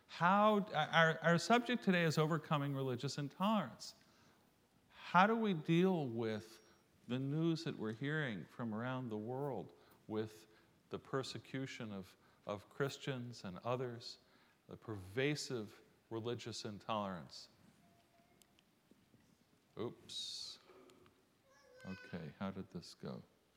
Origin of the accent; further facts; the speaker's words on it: New York, United States; You can't tell? I'm a New Yorker.